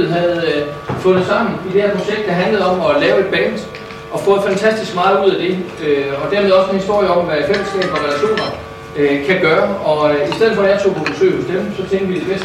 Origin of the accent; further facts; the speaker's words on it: Aarhus, Central Denmark Region, Denmark; jeg kommer jo selv fra Aarhus og Østland